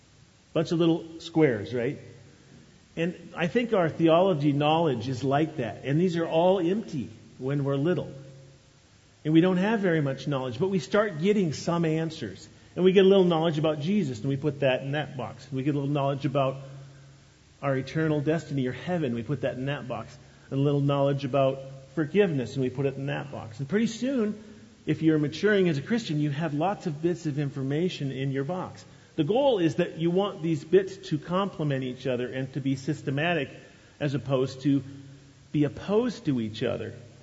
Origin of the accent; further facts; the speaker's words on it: Oregon, United States; I grew up in the Oregon area going to a conservative Baptist church.